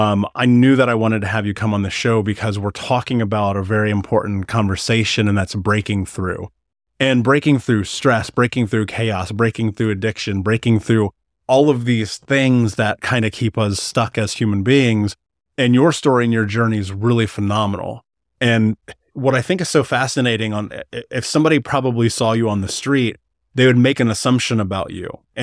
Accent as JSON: {"language": "English", "country": "United States", "tie": "born or raised there", "said": "Yeah, and I would assume, now I'm obviously not an immigrant. I grew up in the United States"}